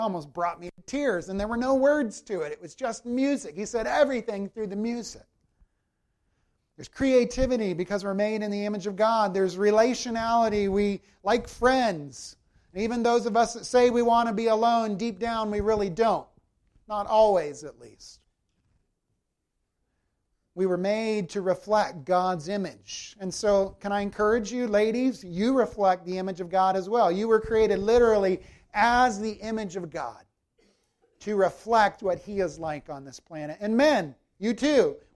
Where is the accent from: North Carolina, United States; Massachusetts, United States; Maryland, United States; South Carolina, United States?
South Carolina, United States; I'm not from Calgary either, friends. I'm from South Carolina.